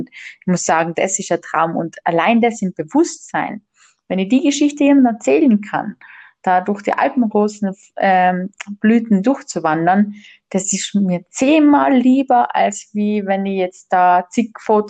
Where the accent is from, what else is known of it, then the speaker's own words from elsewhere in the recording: Trentino-Alto Adige, Italy; Da war ich zu Sonnenaufgang unterwegs auf dem Doblach Apfenhorn bei uns in Südtirol